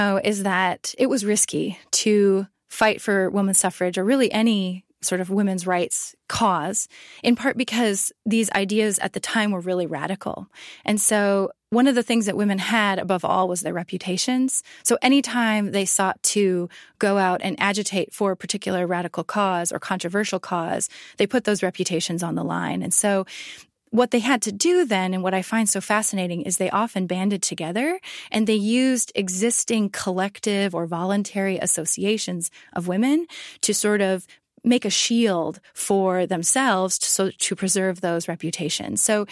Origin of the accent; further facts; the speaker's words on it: Midwest, United States; The reason I chose the Midwest is because I'm from the Midwest.